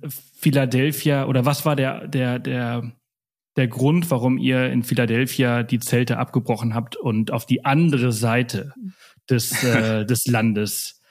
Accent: Balearic Islands, Spain; sind zurück in meine alte Heimat gezogen auf Mallorca.

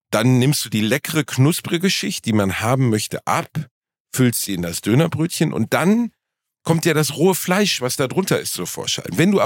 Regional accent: Germany; Ich bin Deutscher

